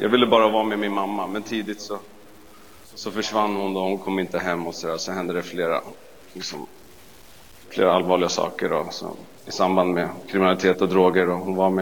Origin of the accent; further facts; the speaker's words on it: Stockholm, Stockholm County, Sweden; jag är uppvuxen både i Hässelby och i Vällingby. De ligger väldigt nära varandra. Men jag brukar säga Hässelby, jag bodde mest hemma hos min mamma. Då. Jag har en tvillingssyster, så vi är båda 33 år.